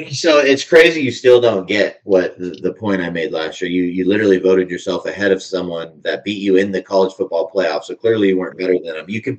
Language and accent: English; Los Angeles, California, United States; now in Charlotte, United States; I grew up in a hot area